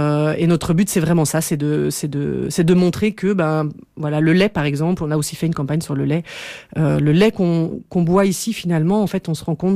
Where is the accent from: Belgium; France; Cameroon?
Belgium; qui sont produits chez nous en Belgique